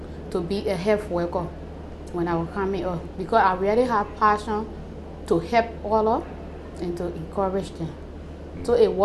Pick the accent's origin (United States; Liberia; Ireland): Liberia; now in Monrovia, Liberia; I grew up in Lima and I came in Monrovia 2003.